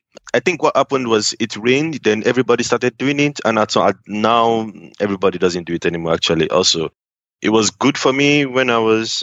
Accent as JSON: {"language": "English", "country": "Nigeria", "said": "I know people that we came from Nigeria together, and we are all living and surviving in the city."}